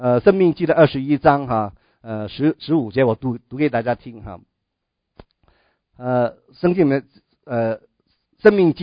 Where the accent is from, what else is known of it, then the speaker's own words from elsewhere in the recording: China; 特别我们中国人，是不是我们是一个礼仪之邦，我们注重孝道啊